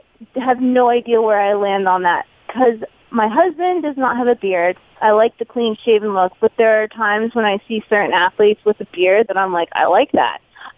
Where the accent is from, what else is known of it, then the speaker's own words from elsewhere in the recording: Pennsylvania, United States; now in New York City, United States; Well, fun fact, I'm a Pennsylvania native. I'm actually from Eastern PA. In Eagles territory, but I am a Steelers fan.